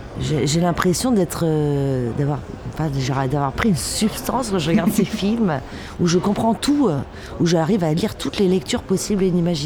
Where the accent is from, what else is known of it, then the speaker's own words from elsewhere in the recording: Indonesia; de mon enfance en Indonésie